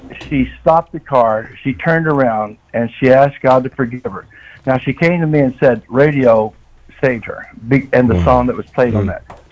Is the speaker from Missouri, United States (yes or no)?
yes; Missouri, United States; moved away; Well, I'm from Missouri. I came down here in 94 and 95. Been here 30 years.